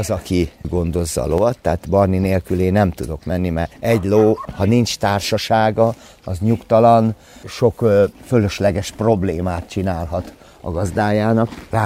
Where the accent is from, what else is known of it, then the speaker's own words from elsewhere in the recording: Makó, Csongrád-Csanád, Hungary; én ugye makói vagyok, a Maros torkolat közelébe élek